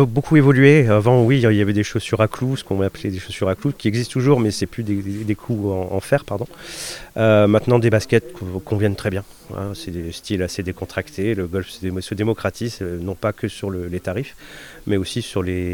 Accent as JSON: {"language": "French", "town": "Boulogne-sur-Mer", "region": "Hauts-de-France", "country": "France", "said": "Je suis originaire de Boulogne-sur-Mer dans le nord de la France et puis je suis arrivé dans le sud il y a une trentaine d'années maintenant, à peu près."}